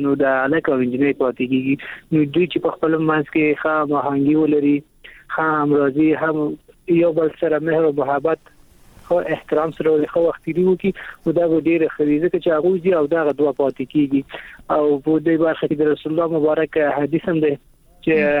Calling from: Kabul, Afghanistan; د کابل ولایت څخه مې اړیکې نیولې

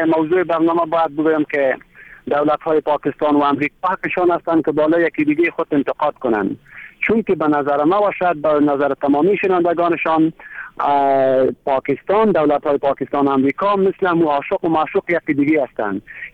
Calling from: Mazar-i-Sharif, Balkh, Afghanistan; بله سلام، … از مزار شریف آمدیم

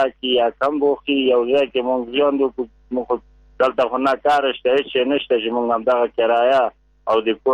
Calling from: Kabul, Afghanistan; زه کابل نه خبرې کوم

